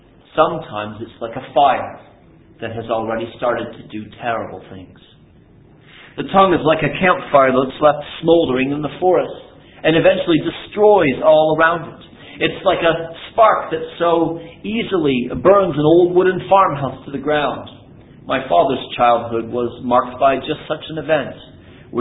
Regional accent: Canada; Growing up in Canada as a boy

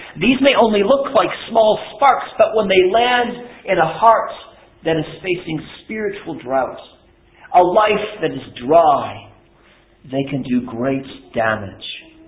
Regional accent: Canada; Growing up in Canada as a boy

